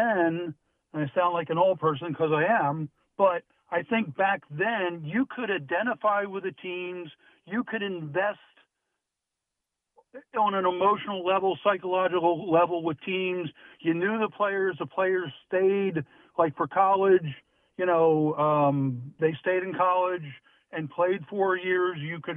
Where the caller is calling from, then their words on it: Hollidaysburg, Pennsylvania, United States; from Hollidaysburg.